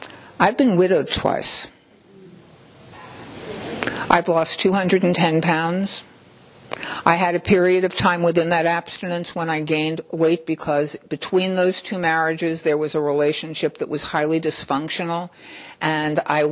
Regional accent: New York City, New York, United States; but I grew up in New York City.

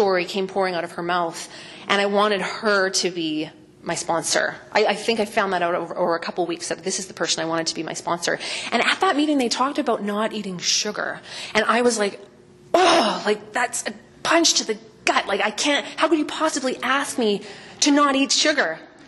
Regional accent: Canada; So I'm from Canada.

